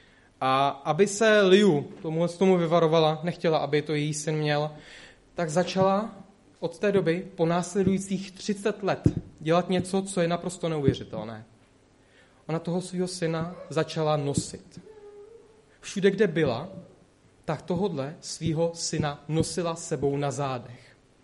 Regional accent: Úpice, Hradec Králové Region, Czechia; A jsem vlastně z Úpice, to jsou východní Čechy, pod Krkonoší.

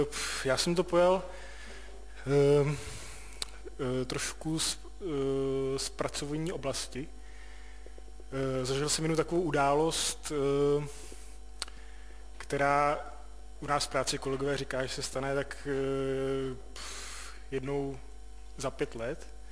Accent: Plzeň, Plzeň Region, Czechia; Protože já jsem přece jenom z Plzně.

